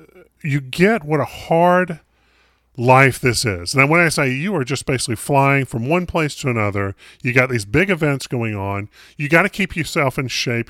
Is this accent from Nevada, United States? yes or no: no; North Carolina, United States; Well, I grew up in North Carolina, and wrestling and NASCAR are two of the big sports there.